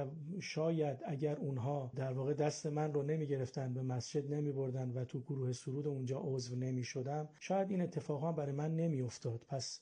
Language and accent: Persian; Qazvin, Iran; born there; متولد سال 1351 و اصالتاً قزوینی هستم.